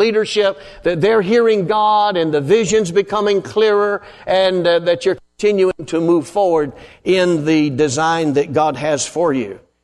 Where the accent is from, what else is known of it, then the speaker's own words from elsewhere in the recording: North Carolina, United States; accent: North Carolina; also born or lived in Vermont; many years, my wife and I pastored for 34 years and pioneered two churches in North Carolina. That's my accent, North Carolina.